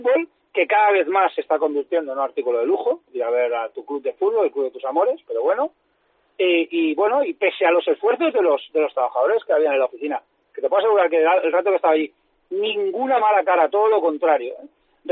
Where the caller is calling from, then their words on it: Pineda de Mar, Catalonia, Spain; de Pineda de Mar.